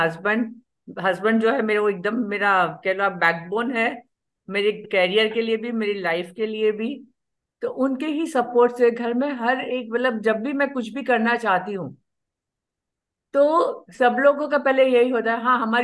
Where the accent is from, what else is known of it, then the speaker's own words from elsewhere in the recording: Gujarat, India; first language Gujarati; Hindi is a second language; गुजराती एटले मेरी मातृभाषा है